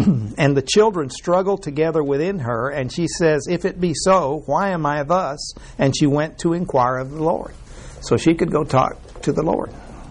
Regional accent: Mexico; You know, I grew up in Mexico, and in Mexico, the whole culture was you tell people what they want to hear.

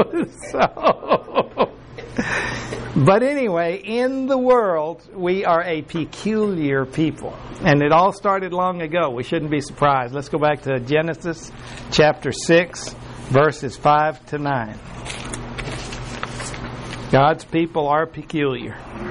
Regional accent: Texas, United States; born there; And I was born in Texas.

